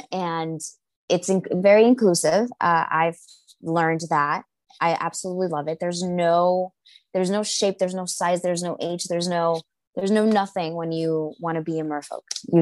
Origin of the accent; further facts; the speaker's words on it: Miami, Florida, United States; moved away as an adult; Now, I lived in Miami. I grew up in Miami. I lived in Miami most of my life. And it wasn't until about the age of, I think, 18 or 19 that I moved out of South Florida.